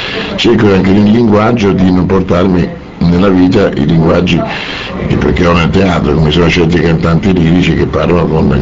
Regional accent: Rome, Lazio, Italy; Io sono nato a Roma, ho vissuto a Roma, però mia mamma era di romagnola, mio papà era di Civita Castellana, diciamo Alto Lazio, e nessuno di loro parlava vernacolo

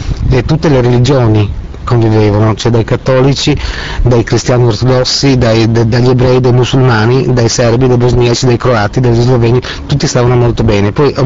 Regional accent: Trieste, Friuli-Venezia Giulia, Italy; born there; io sono nato a Trieste da famiglia pugliese, e la mia famiglia è tutta gente di mare

